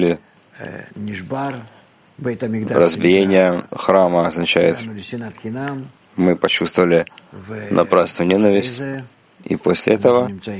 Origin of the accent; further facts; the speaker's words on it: Israel; Не то, что у меня была когда-то какая-то проблема в том, что я еврей, израильтянин, я это очень люблю